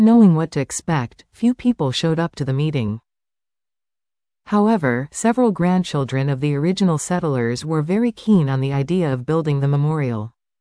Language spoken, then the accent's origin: English; Scotland, United Kingdom; born there; I was born in Perthshire in the homeland